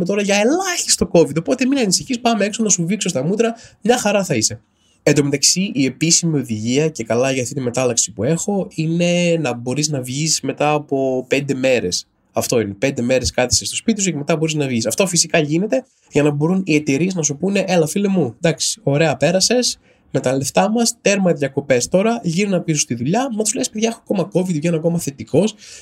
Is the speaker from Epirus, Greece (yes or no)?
no; Trikala, Thessaly, Greece; moved away; επειδή έχω καταγωγή από τα Τρίκαλα, είμαι κάποιο είδους εκπρόσωπος της πόλης